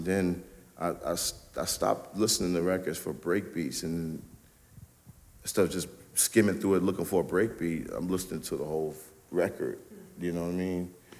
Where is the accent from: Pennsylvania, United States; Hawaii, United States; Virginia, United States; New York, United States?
Virginia, United States; Richmond; also born or lived in Chesterfield; Where I had to move when I started going to high school, I moved from Richmond to, there's a county outside of Richmond called Chesterfield.